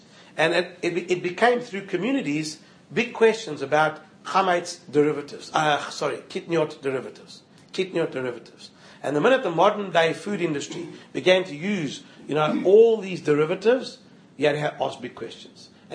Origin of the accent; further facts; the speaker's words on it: Johannesburg, Gauteng, South Africa; So growing up in Johannesburg, for example